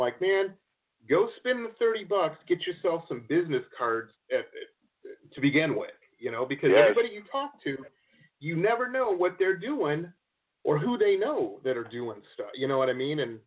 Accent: Detroit, Michigan, United States; Yeah, I grew up in Detroit, and you know, I have friends that still live there and stuff.

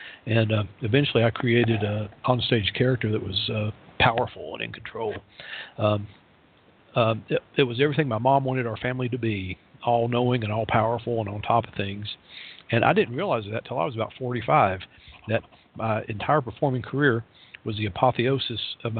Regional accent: Tennessee, United States; Now, bear in mind that I come from the part of the country that outlawed evolution. I come from East Tennessee.

